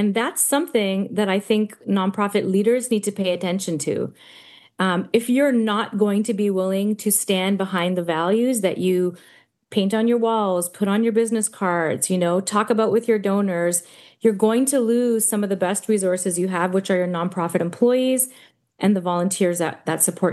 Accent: Canada; moved away as an adult; now in United States; so I'm Canadian and I moved to the US 4 years ago. I only got my US citizenship of April of this year.

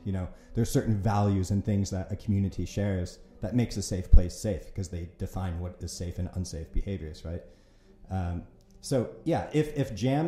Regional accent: Seattle, Washington, United States; now in Prague, Czechia; I came from Seattle, and Seattle is maybe known for a lot of grunge music

